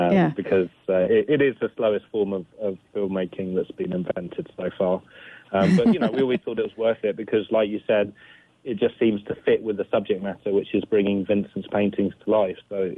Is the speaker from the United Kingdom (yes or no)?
yes; United Kingdom; I think growing up in Britain and the background that I come from